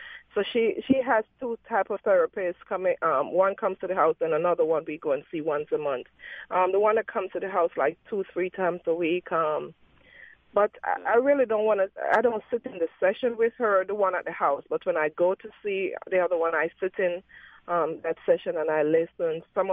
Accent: Jamaica; See, I'm a Jamaican, and I've never seen this before.

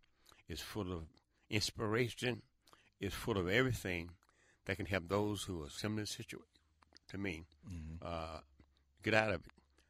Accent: Memphis, Tennessee, United States; When I was growing up in Memphis, there were about 5 or 6 things that black folks could do.

